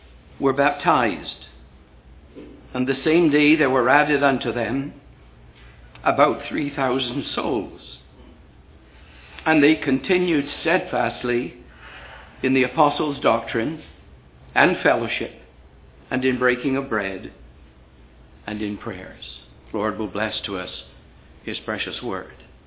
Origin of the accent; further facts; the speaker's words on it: Wales, United Kingdom; When I came out of the military, I went back to my hometown in South Wales